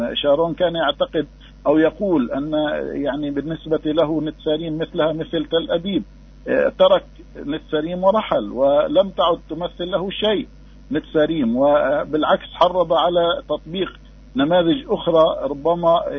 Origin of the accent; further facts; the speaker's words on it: Palestine; نحن شعب فلسطيني واحد موحد، ليس هناك ما يفرقنا.